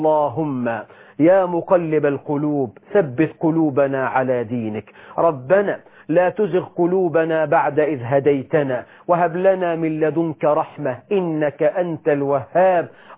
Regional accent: Egypt; بلدنا مصر

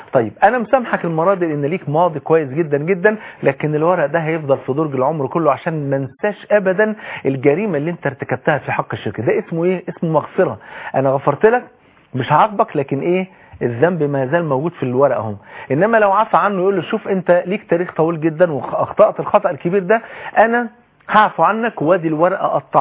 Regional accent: Egypt

